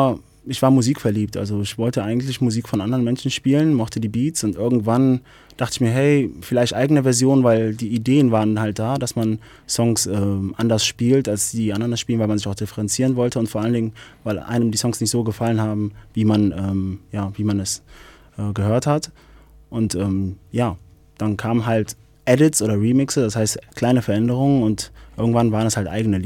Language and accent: German; Düsseldorf, North Rhine-Westphalia, Germany; dass ich als Düsseldorfer dafür geeignet wäre